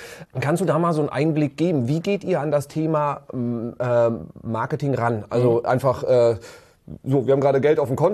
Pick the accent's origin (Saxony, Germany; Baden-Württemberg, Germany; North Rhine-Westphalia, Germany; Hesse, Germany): North Rhine-Westphalia, Germany; aber ich bin ja auch Sauerländer, ist ja auch eher Biertrinker.